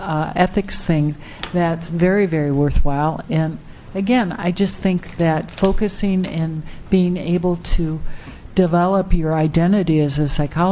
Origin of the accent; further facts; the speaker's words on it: Tucson, Arizona, United States; I'm also from Tucson